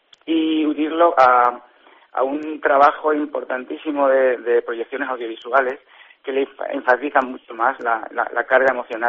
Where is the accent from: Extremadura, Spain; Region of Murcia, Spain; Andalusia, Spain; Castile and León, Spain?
Extremadura, Spain; Cáceres; yo soy cacereño y aunque luego ya la carrera ya ha sido afuera, ya he estado teniendo experiencias afuera en Madrid